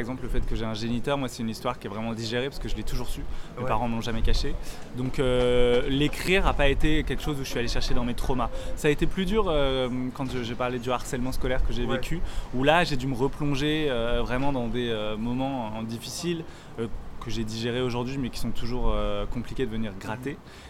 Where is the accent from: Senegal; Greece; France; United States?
France; Dijon, Bourgogne-Franche-Comté; Je connaissais rien, je venais de Dijon, de ma campagne, de ma ferme.